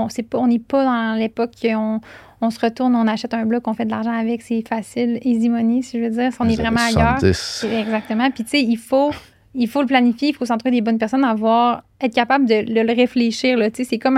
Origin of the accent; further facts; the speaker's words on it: Quebec City, Quebec, Canada; Moi, je viens de Québec. Ouais, j'ai été à Montréal, j'ai travaillé à Montréal pendant 4-5 ans, mais là, je suis de retour à Québec avec ma petite famille